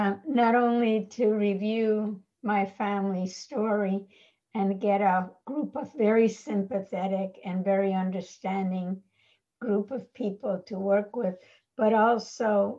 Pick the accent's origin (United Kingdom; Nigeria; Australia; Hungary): Hungary; Budapest; also born or lived in Gyöngyös; now in North Carolina, United States; I was born in Gyöngyös, Hungary. I lived in Budapest until we left Hungary.